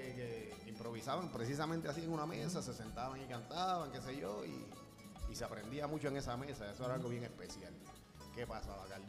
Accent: Carolina, Puerto Rico; Carolina, el pueblo de Carolina.

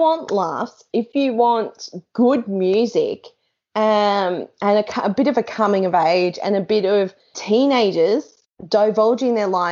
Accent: New Zealand; I'm carrying the Australian flag considering I'm a New Zealander, which is just hilarious.

